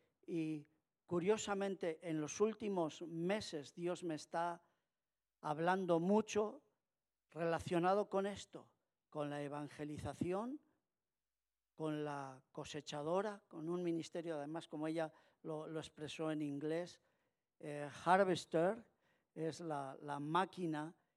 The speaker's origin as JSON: {"language": "Spanish", "region": "Castile", "country": "Spain", "said": "como yo lo recuerdo en mi tierra castellana, donde había mucho cereal"}